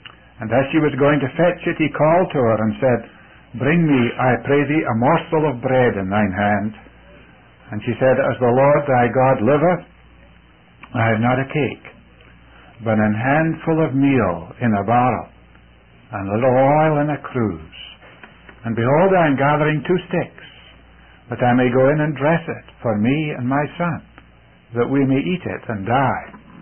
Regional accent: Scotland, United Kingdom; also born or lived in India; I was born in India. The first 5 years of my life were spent in India with my parents, who were missionaries there. And then I was taken to Scotland at the age of five.

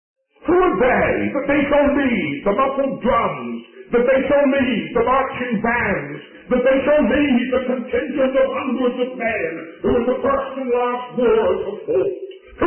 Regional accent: England, United Kingdom; But I found myself in Waynesboro over the 11th of November, and I suppose, being an Englishman, they asked if I would speak at the United...

